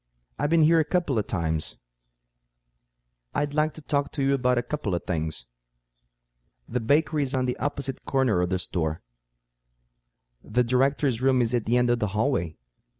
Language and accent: Portuguese; Brazil; Muitas vezes nós brasileiros aprendemos que a pronúncia da palavra for é for